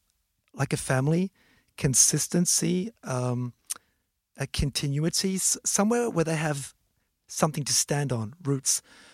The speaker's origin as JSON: {"language": "English", "country": "Switzerland", "second_language": "English", "said": "from where I come from Switzerland, there are many social businesses."}